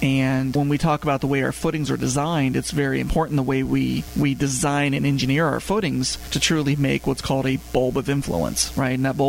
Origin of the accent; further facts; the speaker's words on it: Colorado, United States; I grew up in Colorado. I loved it.